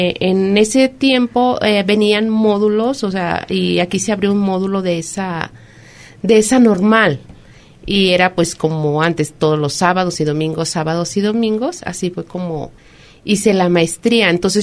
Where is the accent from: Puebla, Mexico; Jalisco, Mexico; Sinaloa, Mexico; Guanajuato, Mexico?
Jalisco, Mexico; Colotlán; also born or lived in Mexico City; yo soy de aquí de Colotlán. Nací nada más en México, Distrito Federal, y inmediatamente del nacimiento nos mudamos aquí a Colotlán. De aquí son mis papás y siempre he estado aquí